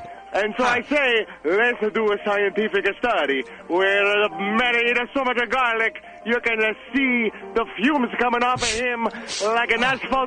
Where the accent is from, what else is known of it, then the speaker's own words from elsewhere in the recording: Italy; English is a second language; I am born and raised in Italy, okay?